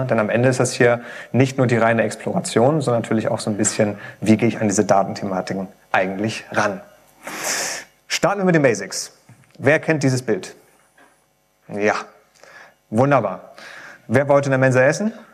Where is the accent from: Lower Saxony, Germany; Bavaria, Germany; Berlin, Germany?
Lower Saxony, Germany; Hanover; ich bin 33 Jahre alt, ich komme aus Hannover, bin da aufgewachsen, wohne da mittlerweile auch wieder, habe aber hier in Lübeck studiert vor mittlerweile einigen Jahren.